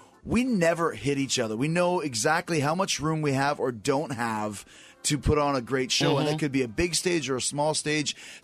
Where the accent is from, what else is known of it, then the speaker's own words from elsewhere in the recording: Winnipeg, Manitoba, Canada; Like, dude, I'm from Winnipeg, Manitoba.